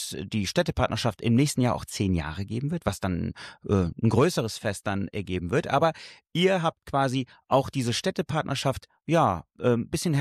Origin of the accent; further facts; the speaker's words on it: Sicily, Italy; ich kann meine italienischen Wurzeln nicht leugnen. … ich komme auch ursprünglich aus Italien und Sizilien.